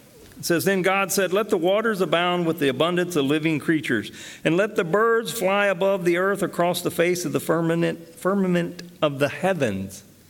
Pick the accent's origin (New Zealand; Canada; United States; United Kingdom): United States; the South; I can remember growing up in the South that running out in the morning barefoot, and the grass would be very wet.